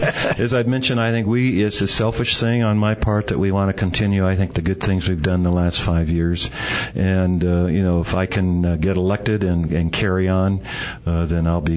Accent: Tucson, Arizona, United States; I am. I'm originally born and raised in Tucson.

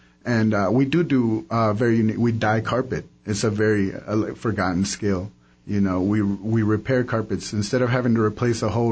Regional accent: Madison, Wisconsin, United States; also born or lived in Tokyo, Japan; now in Prescott, United States; I was originally from Madison, Wisconsin. Moved to Prescott from Tokyo, Japan.

